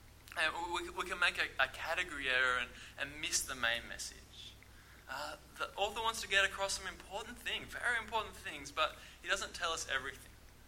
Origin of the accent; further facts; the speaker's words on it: Lismore, New South Wales, Australia; Maybe when you saw that I grew up in Lismore, you started doubting everything you knew about me.